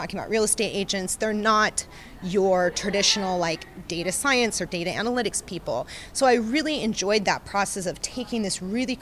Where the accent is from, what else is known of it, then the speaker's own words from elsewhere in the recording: Kansas City, United States; moved away as an adult; I grew up in Kansas City. I went to school in Kansas City. I was living there right after I graduated from school